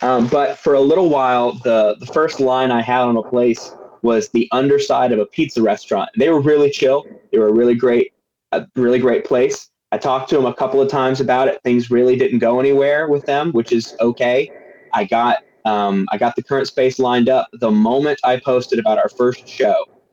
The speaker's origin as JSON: {"language": "English", "region": "Georgia", "country": "United States", "lives_now": "Wisconsin, United States", "said": "know, being a Wisconsinite now, having come from Georgia."}